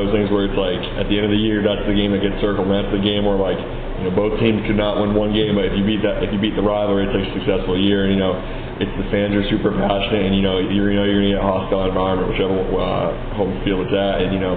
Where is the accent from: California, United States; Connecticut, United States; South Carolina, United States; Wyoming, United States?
Connecticut, United States; Madison; Madison, Connecticut.